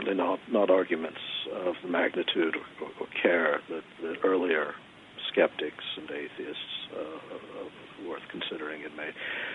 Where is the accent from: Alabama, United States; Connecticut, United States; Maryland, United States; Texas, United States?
Maryland, United States; I'm from Maryland, so like many Marylanders, I was raised with, I was force-fed H.L. Mencken in school through much of my youth